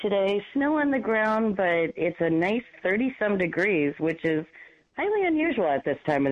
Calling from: Madison, Wisconsin, United States; I am joining you from Madison, Wisconsin.

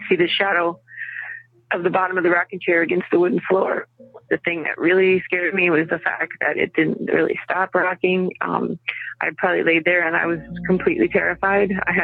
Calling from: Madison, Wisconsin, United States; I'm calling from Madison, Wisconsin.

